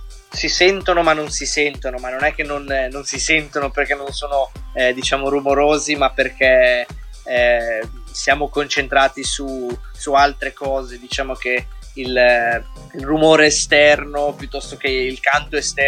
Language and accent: Italian; Ticino, Switzerland; È ovvio che come ticinese c'è quell'emozione in più